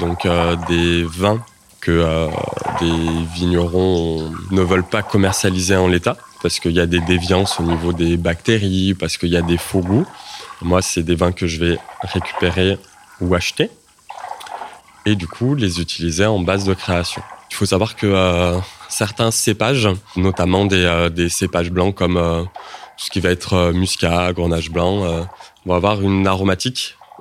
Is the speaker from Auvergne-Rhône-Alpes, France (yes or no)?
yes; Valence, Auvergne-Rhône-Alpes, France; also born or lived in Florence, Italy; now in Montpellier, France; je suis distillateur. Je suis originaire de Valence dans la Drôme et je suis parti en Italie, à Florence, où j'ai habité pendant 1 an.